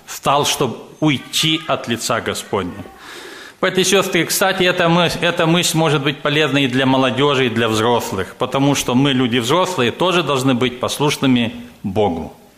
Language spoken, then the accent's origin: Russian; Moldova; first language Moldovan; Russian is a second language; Я молдаван, родился в Молдавии, жил среди молдаван, учился в молдавской школе, теперь проповедую на русском. Если у меня акцент не совпадает или что-то не точно, простите меня, я мысли по-молдавски перевожу на русском.